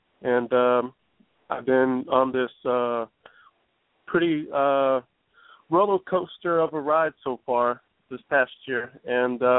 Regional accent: St. Petersburg, Florida, United States; Well, I'm from St. Petersburg, Florida. I'm 24 years old.

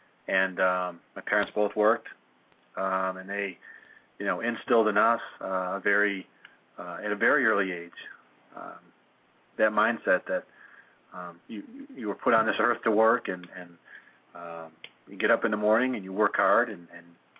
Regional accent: Chicago, Illinois, United States; I was born in Chicago and grew up kind of in the southwest suburbs of Chicago, and very, strong Irish area where I grew up, and Catholic. I was born a Catholic, and still a practicing Catholic today.

